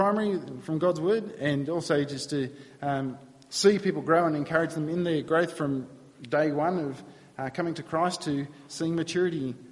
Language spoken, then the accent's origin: English; New South Wales, Australia; although I grew up in New South Wales, I did always go for Queensland in the state of origin.